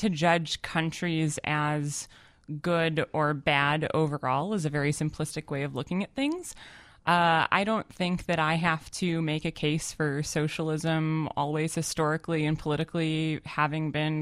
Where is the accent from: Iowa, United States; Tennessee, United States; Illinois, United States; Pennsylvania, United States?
Illinois, United States; Chicago; And I grew up in Chicago.